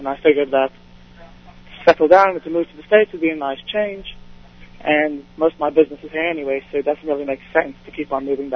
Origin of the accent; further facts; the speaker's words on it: London, United Kingdom; born there; I was born in London, so...